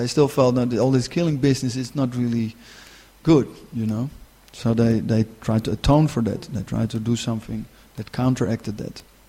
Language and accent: English; Amsterdam, North Holland, Netherlands; I come from Amsterdam. It's not a very good place to start your spiritual life.